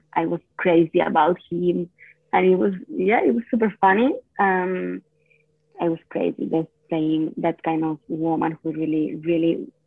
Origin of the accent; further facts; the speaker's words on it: Valencia, Valencian Community, Spain; English is a second language; My hometown. I'm back in my hometown, and this is a really cool place to live because it's not so big, as big as Madrid or Barcelona, but it's the third city in Spain.